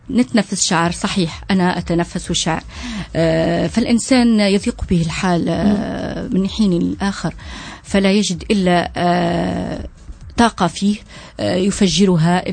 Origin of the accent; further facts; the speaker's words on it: Sousse, Sousse Governorate, Tunisia; أصيل من الساحلين، ولكن ولدت وترعرعت ودرست في سوسة، مدرسة تركية لسيلانيكس. نتنفس سوسة، نحب سوسة